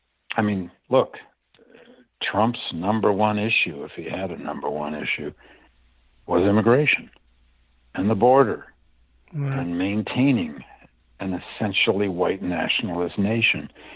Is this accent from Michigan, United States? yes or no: yes; Michigan, United States; Now, I grew up in Michigan. Michigan is not a red state.